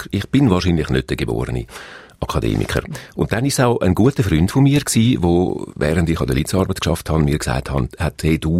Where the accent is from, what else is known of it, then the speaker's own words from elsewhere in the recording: Graubünden, Switzerland; accent: Bündner dialect; Ich bin ja in Graubünden aufgewachsen und habe darum immer noch meinen Bündner Dialekt drauf.